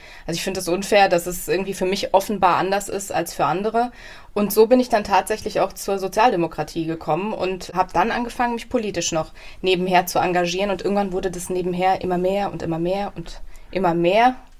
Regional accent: Mommenheim, Rhineland-Palatinate, Germany; now in Nieder-Olm, Germany; ich bin aufgewachsen in Mommenheim und wohne jetzt in Niederolm. Ich bin so Reu-Hessisch-Mischgewächs.

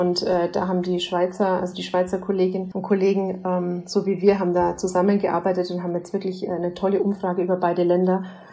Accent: Bavaria, Germany; Das ist natürlich jetzt sprachlich für mich als Bayerin mit den Österreichern sehr eng.

